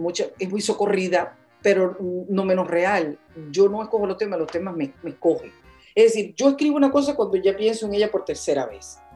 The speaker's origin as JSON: {"language": "Spanish", "region": "Zulia", "country": "Venezuela", "accent": "Zulia", "said": "en mi acento, que no sea del Zulia, que no sea de Perijá. Entonces, no, yo no estoy lejos del Zulia."}